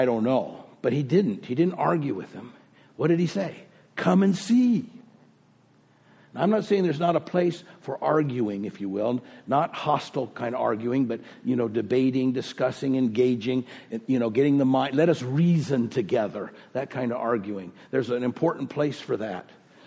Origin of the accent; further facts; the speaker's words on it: Oceanside, California, United States; I grew up in Oceanside, California. Oceanside, doesn't that sound good?